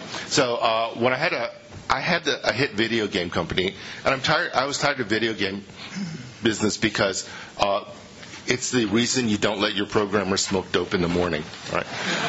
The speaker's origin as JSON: {"language": "English", "region": "California", "country": "United States", "said": "Hi, so I'm from Silicon Valley"}